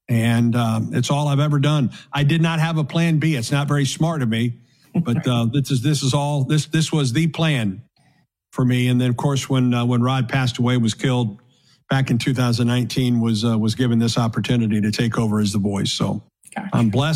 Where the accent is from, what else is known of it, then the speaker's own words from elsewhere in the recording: Missouri, United States; I grew up near St. Louis, Missouri, and in the 60s when the Cardinals were winning world championships